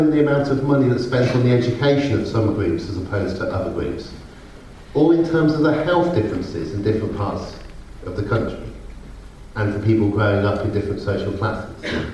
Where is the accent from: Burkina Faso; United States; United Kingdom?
United Kingdom; Oxford, South East England; the picture is taken of a street in my hometown of Oxford